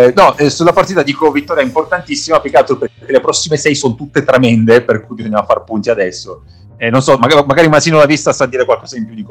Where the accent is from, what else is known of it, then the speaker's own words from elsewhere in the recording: Sicily, Italy; a me onestamente da siciliano ha fatto morire da ridere